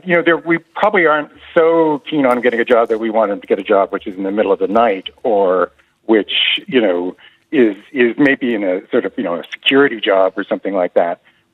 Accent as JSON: {"language": "English", "country": "Canada", "moved": "yes", "lives_now": "Ireland", "said": "I'm Canadian originally. I'm Irish through my grandfather's, but I've been here a long time."}